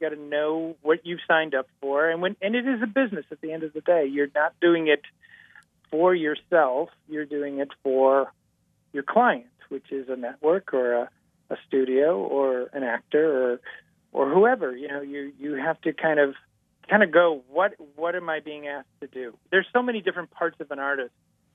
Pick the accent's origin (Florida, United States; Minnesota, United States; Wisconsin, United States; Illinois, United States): Wisconsin, United States; Mayville; When I was growing up in Mayville, Wisconsin, and then eventually went to school at MyAd in Milwaukee, coming out here just seemed like such an impossibility.